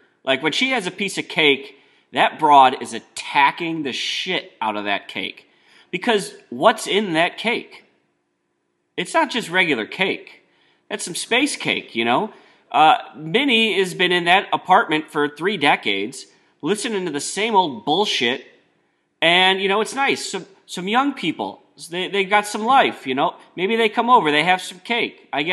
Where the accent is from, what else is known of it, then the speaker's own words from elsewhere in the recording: Midwest, United States; as a Catholic, as a Midwestern Catholic, and as an Irish Catholic, you know, I relate to it completely.